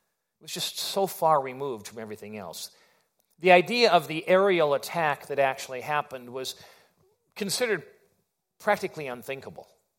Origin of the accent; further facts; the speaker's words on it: Wisconsin Rapids, Wisconsin, United States; Now, I grew up in Wisconsin Rapids. Stevens Point, Wisconsin was our archenemy.